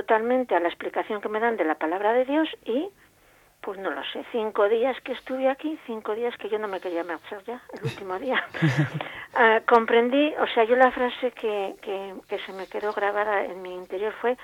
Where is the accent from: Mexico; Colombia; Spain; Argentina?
Spain; Lerma, Castile and León; Bueno, yo soy de Lerma, nací en Lerma, mi familia tenía relación con esta comunidad y con todas